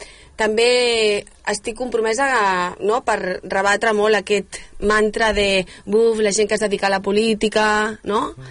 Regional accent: El Vendrell, Catalonia, Spain; jo quan més conec el meu poble, més m'agrada. O sigui, quan més conec el Vendrell, més m'agrada el Vendrell.

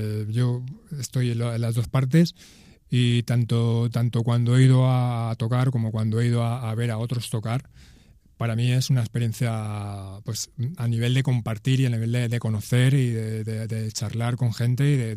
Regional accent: Ibi, Valencian Community, Spain; me quedé con ganas de presentarlo aquí en mi pueblo. Estuve tocando por otros sitios, sobre todo allí en Madrid, pero no pude, finalmente no se alinearon los astros para poder presentarlo aquí en Ibi.

